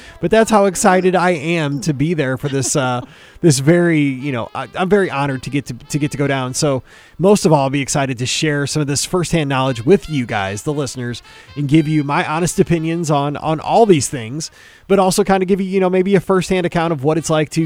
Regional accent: St. Louis, Missouri, United States; You know, I am from St. Louis, so it could be every once in a while.

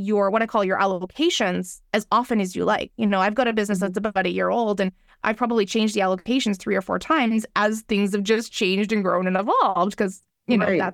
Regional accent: Canada; I'm Canadian

